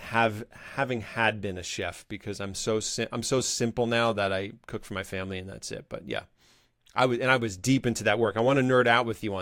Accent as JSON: {"language": "English", "town": "New York City", "region": "New York", "country": "United States", "tie": "born or raised there", "said": "she operates and lives back in my hometown of New York City."}